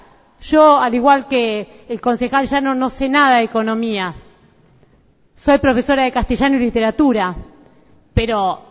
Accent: María Ignacia, Buenos Aires Province, Argentina; María Ignacia Vera, que es mi pueblo, como lo digo siempre

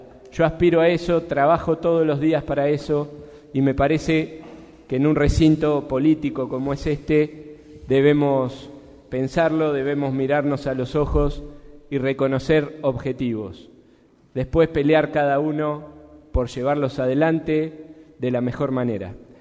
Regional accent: Argentina; entendiendo que todos somos argentinos

